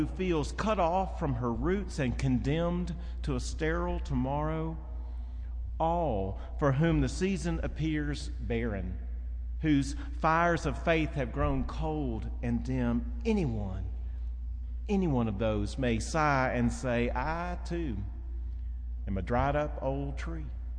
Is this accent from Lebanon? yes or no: no; Arkansas, United States; I'm from Arkansas, and I'm an Episcopalian, and it's 10:30 in the morning.